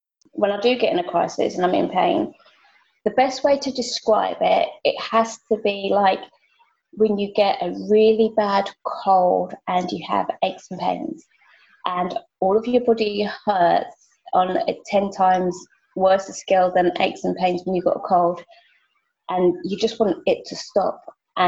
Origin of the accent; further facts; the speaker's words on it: United Kingdom; live in the UK, as you can tell by my accent.